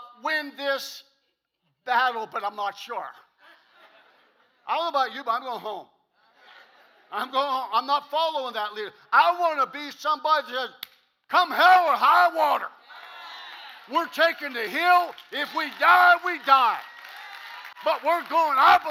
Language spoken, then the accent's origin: English; Ohio, United States; now in Poland, United States; She's from a family of 9 kids. I'm from a family of 6. We're from Trumbull County. We both know what it's like to eat government surplus food.